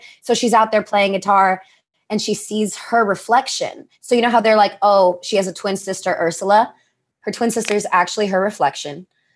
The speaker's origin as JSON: {"language": "English", "region": "New York", "country": "United States", "tie": "born or raised there", "said": "I grew up in New York too. So my friends and I, especially the ones that I grew up with in New York, the ones that I've known since I was 13, 14, we're loud when we get together."}